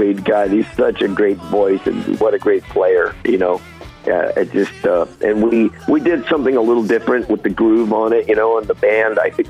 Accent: San Jose, California, United States; like KSAN and KSJO in my hometown of San Jose.

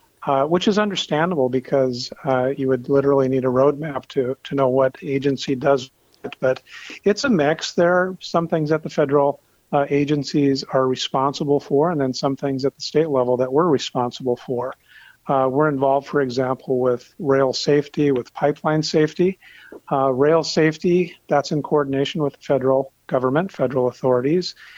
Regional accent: Fargo, North Dakota, United States; born there; Well, I think my background is it's been described as very North Dakotan. I was born in Fargo.

